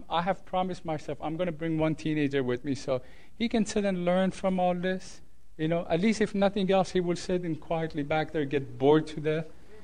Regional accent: United States; hooray, hooray, hooray, I'm an American and I'm anti-war

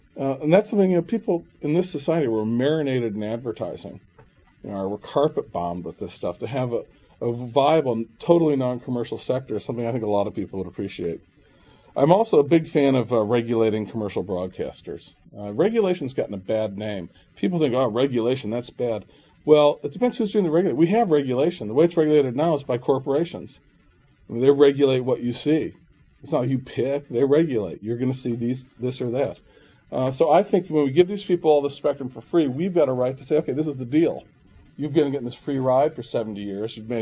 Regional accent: Wisconsin, United States; In my home state of Wisconsin, both Gore and Bush each spent more than $6 million just in TV ads in that state

